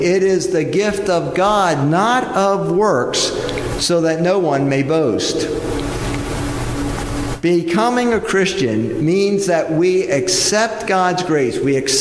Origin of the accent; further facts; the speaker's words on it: Elizabethtown, Pennsylvania, United States; moved away as an adult; also born or lived in Oak Brook; I grew up in the Mountjoy, Elizabethtown area as a farm boy, went to Elizabethtown area high school, graduated, went to Lock Haven State College back then